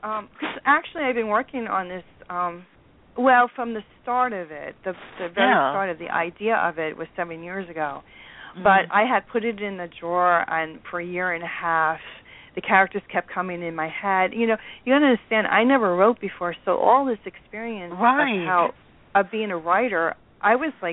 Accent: New Jersey, United States; And it's on June 20th through the 21st in New Jersey, my hometown.

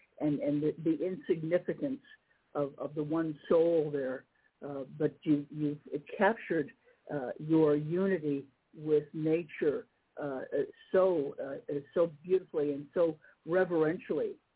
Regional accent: Chicago, Illinois, United States; I'm a city kid. I grew up in Chicago

